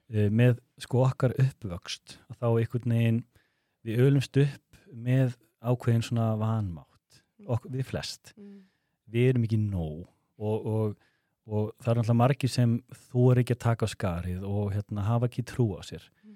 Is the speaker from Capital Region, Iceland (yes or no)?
no; Hornafjörður, Eastern Region, Iceland; Ég ólst upp á Hornafirði